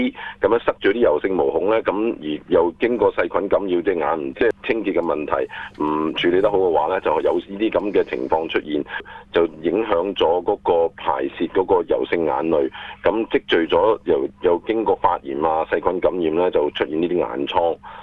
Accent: Guangdong, China; 咁所以我哋就廣東人就俗稱叫做眼挑針

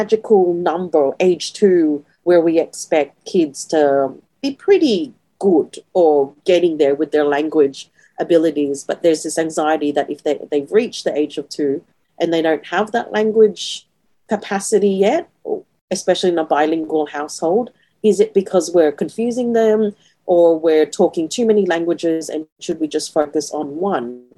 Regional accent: Philippines; another Ilocano person, we get really excited because, you know, there's that initial recognition. Oh, we're both Filipino.

